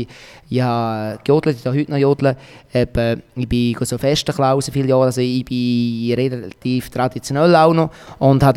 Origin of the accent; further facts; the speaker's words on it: St. Gallen, Switzerland; accent: Appenzell and St. Gallen dialects; meine Eltern sind beide von Appenzell. Und dann haben wir daheim haben wir die Appenzeller natürlich. Und ich bin dann eigentlich zweisprachig aufgewachsen. Ich habe dann in der Schule St. Galleret.